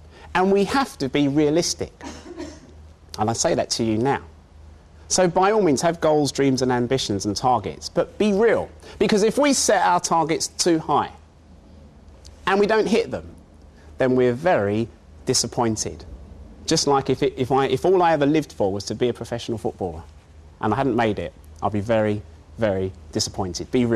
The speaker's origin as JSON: {"language": "English", "region": "London", "country": "United Kingdom", "tie": "born or raised there", "said": "When I was growing up in East London, two things I wanted to do."}